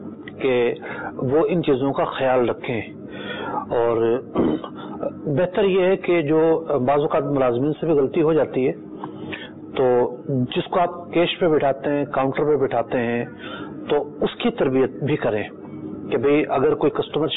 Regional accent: Karachi, Sindh, Pakistan; اگر میں سندھ میں پلا بڑا نہ ہوتا تو مجھے سمجھ میں نہ آتی, کیونکہ کراچی جیسے شہر میں تو جو ہے وہ اینٹوں کا دور ہی نہیں ہے

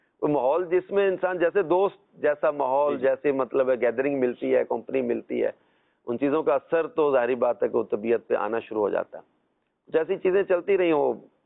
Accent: Punjab, Pakistan; جی شیخوپورہ کی طرف. تو وہاں ہمارا آبائی گھر ہے, وہیں میرا میری پیدائش ہوئی اور بچپن بھی وہیں گزرا, میٹرک تک میں وہیں رہا.

